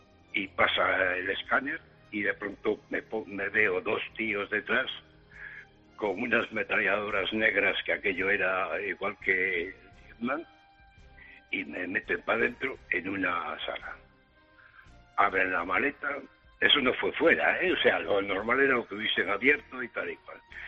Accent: Spain; me dicen que si soy español, y joder, mira, el pasaporte

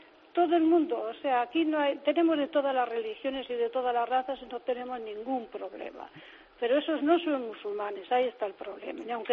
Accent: Spain; also born or lived in Italy; yo estaba en Italia, ni aunque soy española, pero yo estaba trabajando en Italia, he estado casi 30 años trabajando con la inmigración, yo estaba feliz allí, pero me necesitaban aquí y aquí me vine.

